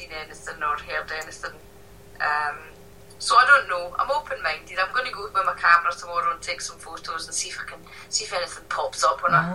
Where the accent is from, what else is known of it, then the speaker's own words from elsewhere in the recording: Ayr, Scotland, United Kingdom; I'm not actually from Glasgow. I'm from a small seaside town called Ayr, which is about 30 miles away from Glasgow.